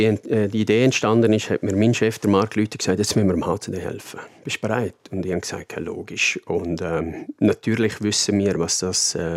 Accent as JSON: {"language": "German", "region": "Graubünden", "country": "Switzerland", "tie": "born or raised there", "said": "Ich bin im Engadin aufgewachsen"}